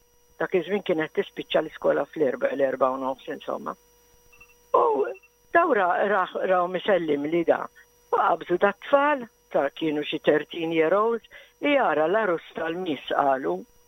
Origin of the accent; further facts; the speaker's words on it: Floriana, Southern Harbour, Malta; also born or lived in Rabat; now in Mosta, Malta; Le, jiena mill-Furjana propjament.